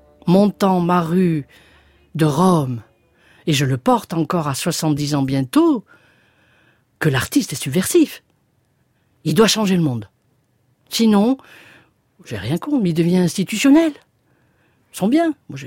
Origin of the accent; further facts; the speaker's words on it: Aix-en-Provence, Provence-Alpes-Côte d'Azur, France; born there; je suis née à Aix-en-Provence et je suis avant tout contrebassiste, improvisatrice et compositrice.